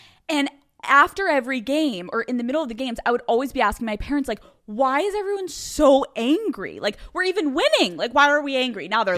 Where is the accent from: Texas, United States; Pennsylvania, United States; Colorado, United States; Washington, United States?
Pennsylvania, United States; Philadelphia; I'm from Philadelphia